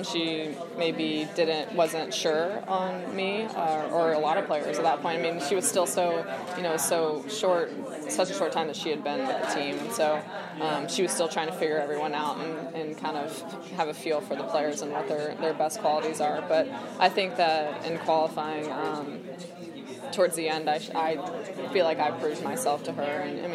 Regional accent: Georgia, United States; since I grew up in Georgia, I played club soccer in Florida.

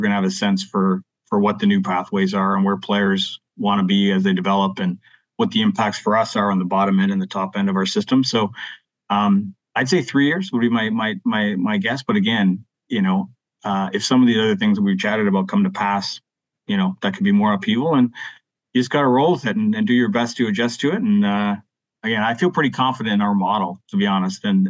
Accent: Canada; I think, as a Canadian

